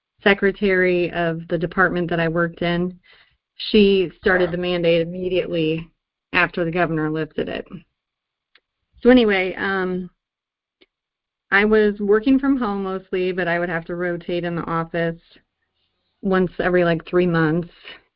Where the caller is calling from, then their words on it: Illinois, United States; Hi, I am from Illinois.